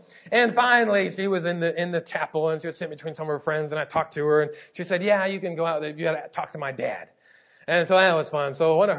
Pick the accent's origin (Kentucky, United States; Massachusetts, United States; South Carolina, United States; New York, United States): Kentucky, United States; I'm from Kentucky, so I'm thinking, it's just coincidence.